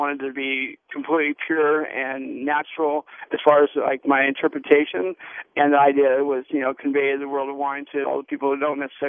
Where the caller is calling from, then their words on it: Yountville, California, United States; No, actually, I'm calling you from Bouchon Restaurant in Yountville, California, because they have the awards here at Meadowood Country Club for the American Wine Awards.